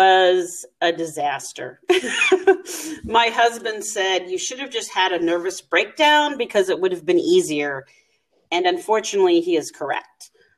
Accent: Alaska, United States; Well, I'm born and raised in Alaska, and I'm 52, and teaching kind of came to me late in life.

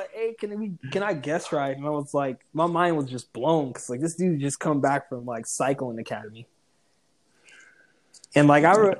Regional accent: Belize; Like, when I'm growing up, man, like, my parents always had, like, so we come from Belize. And, like, there's not a lot of money there.

